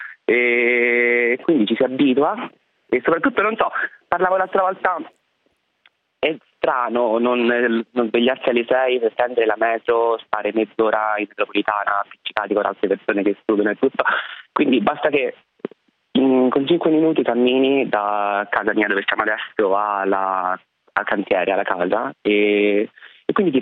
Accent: Rome, Lazio, Italy; born there; In realtà sono nato a Roma

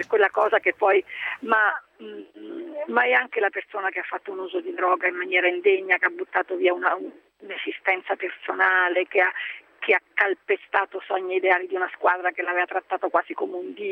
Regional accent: Rome, Lazio, Italy; Allora io le dico da romana, perché questo sono

